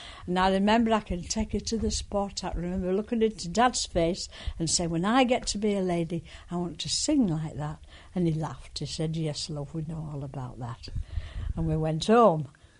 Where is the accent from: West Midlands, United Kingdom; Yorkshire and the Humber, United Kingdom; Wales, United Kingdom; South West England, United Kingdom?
Yorkshire and the Humber, United Kingdom; Leeds; I was born in 1931 in the Leeds Hospital.